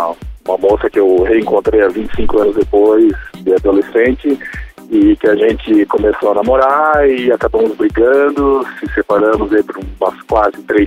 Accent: Jaraguá do Sul, Santa Catarina, Brazil; Eu sou aqui de Santa Catarina, Jaraguá do Sul.

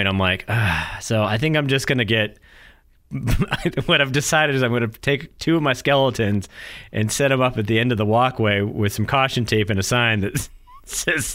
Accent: New Hampshire, United States; See, so again, super small town where I grew up in New Hampshire.

